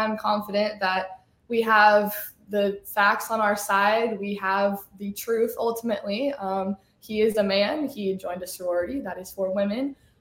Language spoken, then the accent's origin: English; Nebraska, United States; So I'm originally from Nebraska. Then I chose to go to the University of Nebraska, Wyoming. I was a pre-vet major originally, grew up around the farm.